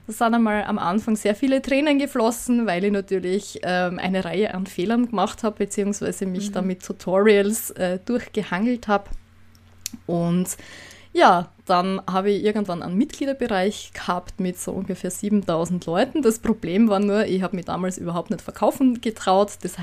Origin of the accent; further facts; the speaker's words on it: Austria; wie es bei uns in Österreich heißt, also wer sich gerade wundert über meinen Dialekt.